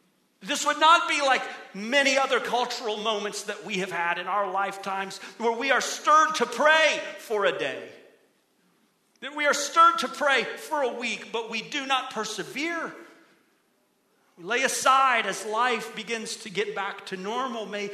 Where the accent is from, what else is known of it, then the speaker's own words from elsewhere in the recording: Ohio, United States; now in Florida, United States; Now, as a kid growing up in Ohio, I never quite understood the example of a lizard getting into a king's palace. But now, having lived in Florida for over 20 years, I get it.